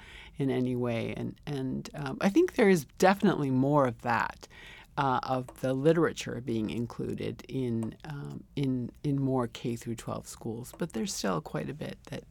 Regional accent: Milwaukee, Wisconsin, United States; English is a second language; I grew up in Milwaukee, so that was definitely true, and not only true of me, but a number of people.

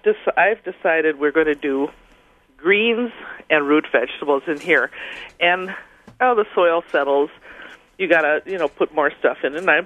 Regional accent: Kenosha, Wisconsin, United States; since I'm from Kenosha, I enjoy your columns in the local newspaper.

